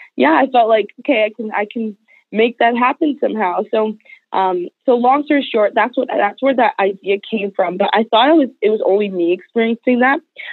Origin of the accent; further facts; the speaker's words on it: Canada; I imagine me born and raised in Canada, just moving to a different city, have a hard time finding hairstyles.